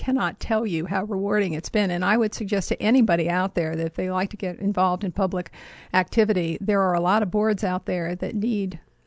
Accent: Pittsburgh, Pennsylvania, United States; now in Charlottesville, United States; I moved here in 96 from Pittsburgh, Pennsylvania.

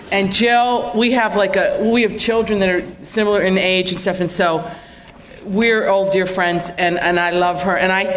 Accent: Big Stone Gap, Virginia, United States; I'm from Big Stone Gap, Virginia

